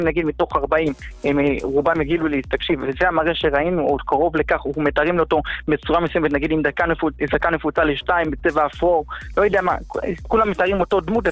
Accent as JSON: {"language": "Hebrew", "town": "Beit Shemesh", "region": "Jerusalem District", "country": "Israel"}